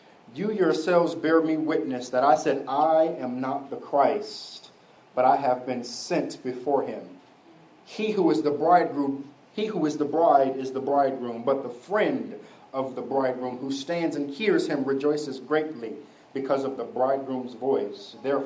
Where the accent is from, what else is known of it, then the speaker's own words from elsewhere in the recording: New York, United States; I'm from New York. I don't have much affinity for Michael Jordan